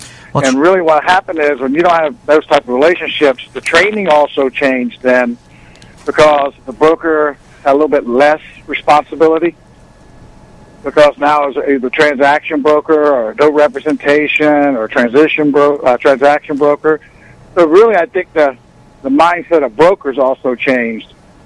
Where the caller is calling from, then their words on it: Marathon, Florida, United States; Marathon, Florida.